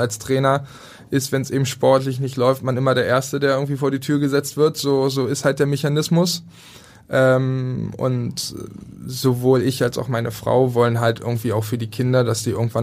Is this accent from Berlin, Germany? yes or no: yes; Berlin, Germany; Also für mich halt als Berliner, es fällt einem schwer